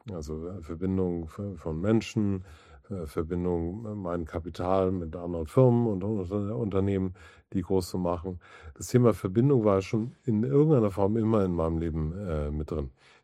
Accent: Hamburg, Germany; Deutschland und das in meiner Heimatstadt Hamburg.

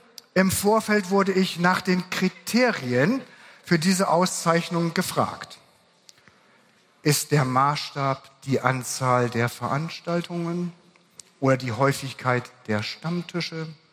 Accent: Northern Germany, Germany; Das fällt mir als Norddeutscher besonders leicht.

